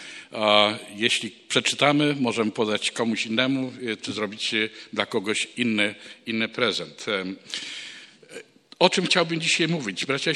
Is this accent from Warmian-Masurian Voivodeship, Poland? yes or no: no; Kołobrzeg, West Pomeranian Voivodeship, Poland; pochodzę z małego miasteczka, z Kołobrzegu.